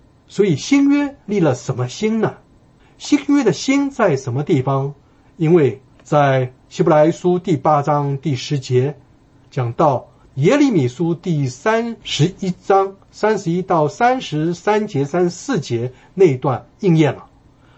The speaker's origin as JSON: {"language": "Chinese", "country": "China", "said": "我们中国人最喜欢吃烤乳猪，西方人最喜欢吃血淋淋的牛排，"}